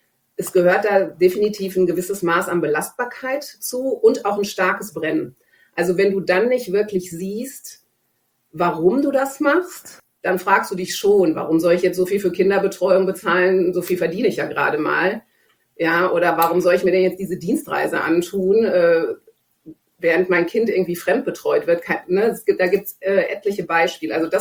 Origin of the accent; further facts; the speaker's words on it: Germany; mein Vater ist Zypriote, griechischer Zypriote, meine Mutter ist Deutsche, ich bin in Deutschland groß geworden, habe aber auch eine Homebase in Zypern.